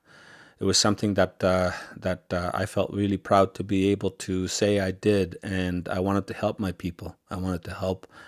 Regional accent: Quebec, Canada; also born or lived in Lachine; I went up north to go be with my biological grandparents, about 18 months old, and my bio mom, a residential school survivor, she was not ready to have any kids. She left me with my grandparents, and I was raised up there ever since.

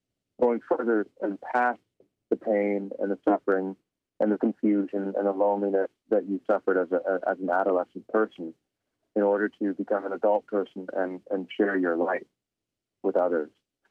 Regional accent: Toronto, Ontario, Canada; I didn't grow up on a reservation. I grew up in Toronto.

